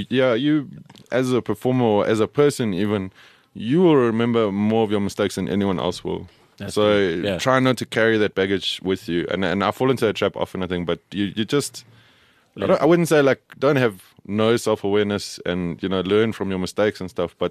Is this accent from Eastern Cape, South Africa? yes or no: no; Durban, KwaZulu-Natal, South Africa; well, I'm from Durban, so yeah, some curry